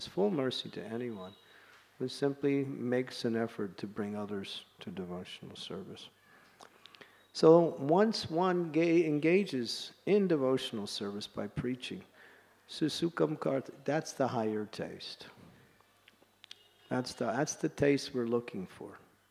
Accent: United States; And when I grew up in America, they used to have

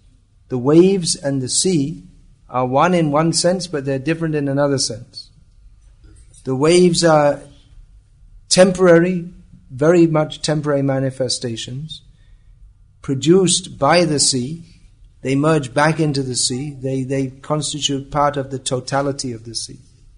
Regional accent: Nagercoil, Tamil Nadu, India; born there; I was born in Nagarkoil, and we're all, you know, Nagar.

